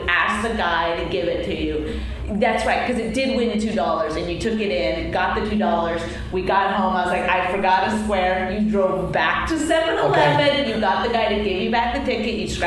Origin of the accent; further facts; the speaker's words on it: Canada; now in United States; First of all, but... I'm Canadian.